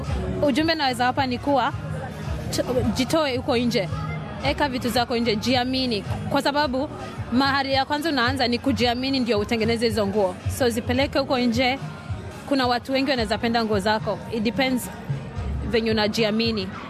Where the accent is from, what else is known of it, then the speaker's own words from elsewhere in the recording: Adelaide, South Australia, Australia; natoka Adelaide, South Australia.